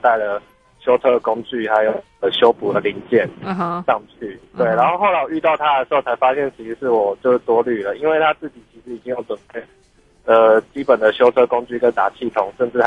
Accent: Taipei, Taiwan; 哦，我是台北人，可我现在在高速公路上。

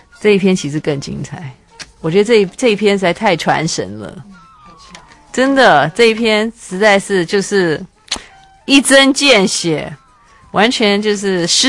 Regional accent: Taiwan

